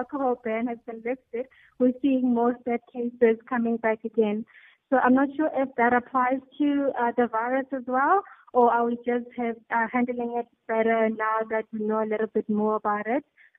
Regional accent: Bushbuckridge, Mpumalanga, South Africa; Oh, I'm from Bushbuckridge

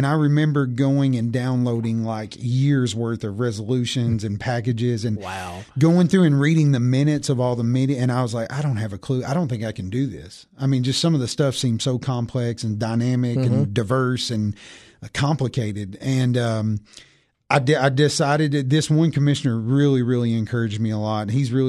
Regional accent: Tennessee, United States; I was born and raised in White County. I graduated White County High School in 2008, played varsity basketball in White County

